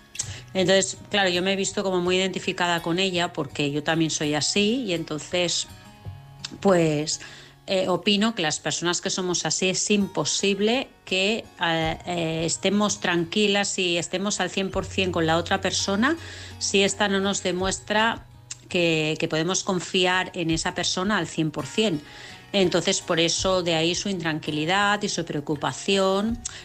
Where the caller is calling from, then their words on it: Vilassar, Catalonia, Spain; de Vilassar.